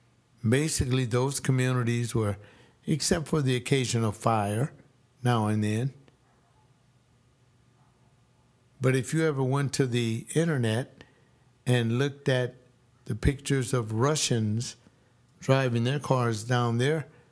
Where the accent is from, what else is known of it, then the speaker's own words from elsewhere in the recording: California, United States; the biggest one is in my home state here in California.